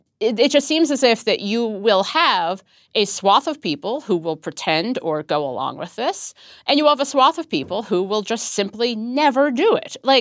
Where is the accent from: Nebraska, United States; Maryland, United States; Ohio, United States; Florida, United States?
Ohio, United States; Cincinnati; so I'm from Ohio, yeah, southern Ohio, Cincinnati